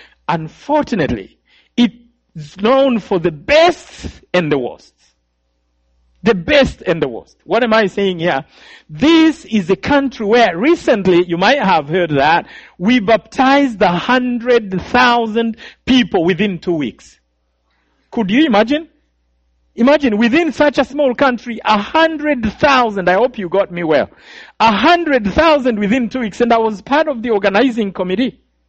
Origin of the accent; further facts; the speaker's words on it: Kibuye, Western Province, Rwanda; born there; And I was born in Rwanda. Now, this is the western part of Rwanda. It's a place called the Kibuye.